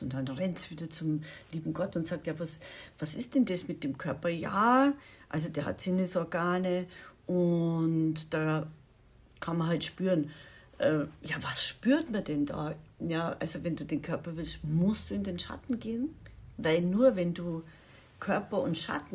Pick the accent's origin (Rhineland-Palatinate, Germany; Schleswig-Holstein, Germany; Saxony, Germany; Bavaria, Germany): Bavaria, Germany; born there; ich bin ja in Bayern geboren und ich liebe es, bayerisch zu sein